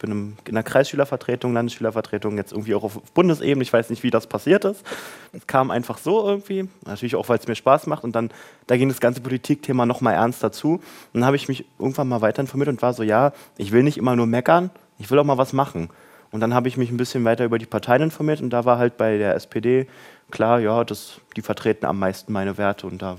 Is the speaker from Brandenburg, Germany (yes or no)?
yes; Leegebruch, Brandenburg, Germany; Ja, also ich komme ja nicht aus Krem, ich komme aus einem noch kleineren Dorf, Legebruch. Das ist jetzt so, glaube ich, 15, 20 Kilometer von hier entfernt.